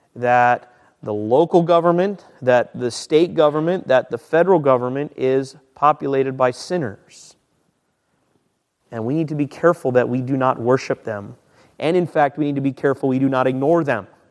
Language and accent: English; United States; I'm glad I'm an American.